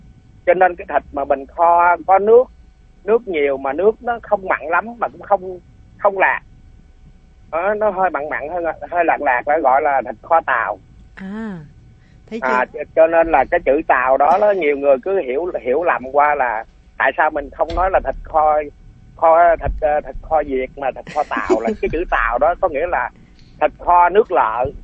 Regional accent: Trà Vinh, Vietnam; là người miền tôi là miền dân Trà Vinh.

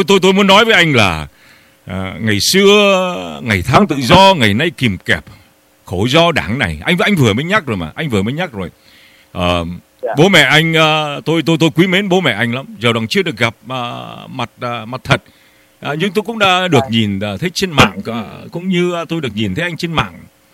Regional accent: Northern Vietnam, Vietnam; moved away; Tôi là Bắc Kỳ di cư đó anh. Anh nhắc lại, anh nhắc lại, tôi mang ơn miền miền Nam lắm anh ạ.

